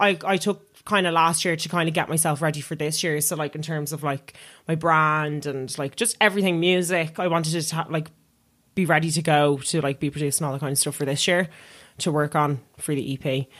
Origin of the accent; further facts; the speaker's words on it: Dublin, Leinster, Ireland; I'm from Dublin. And they're like, I know that, but like, where are you really from? And I'm like, I'm from the north side.